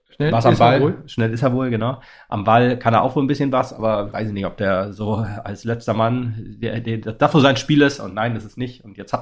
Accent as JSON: {"language": "German", "town": "Oldenburg", "region": "Lower Saxony", "country": "Germany", "said": "das kann ich als Oldenburger schon irgendwie verstehen"}